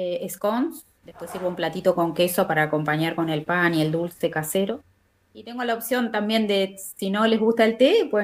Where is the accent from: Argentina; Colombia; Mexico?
Argentina; Gaiman, Chubut; moved away as an adult; also born or lived in Wales; Sí, 20 años viví allá. Sí, me fui en el año 97 primero y después definitivamente ya me quedé a partir del 98, ya me quedé allá.